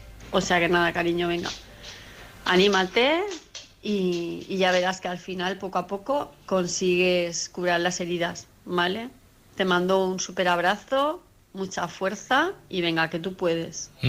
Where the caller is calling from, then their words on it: Palma, Balearic Islands, Spain; de Palma de Mallorca